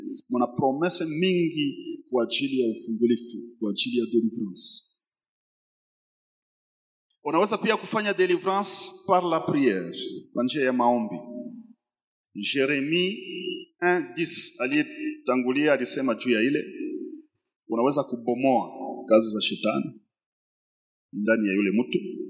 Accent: Beni, North Kivu, DR Congo; Mimi natoka Beni.

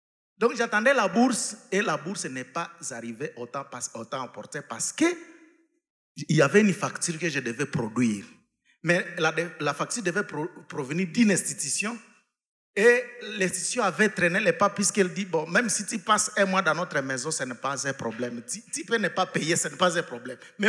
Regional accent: South Africa; Même si moi je suis venu de l'Afrique du Sud, toi tu es venu du Congo, ici nous avons une peau noire.

